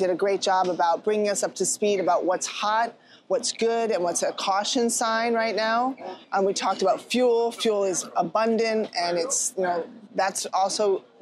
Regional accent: Florida, United States; Yes, welcome to my hometown. The 305 is where I grew up. It's the boating capital of the world, South Florida.

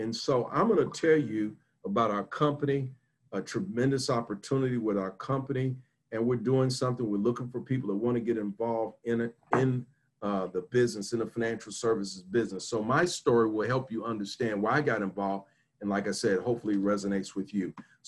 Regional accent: Chicago, Illinois, United States; I grew up here in United States in Chicago, Illinois, and I grew up in a traditional home.

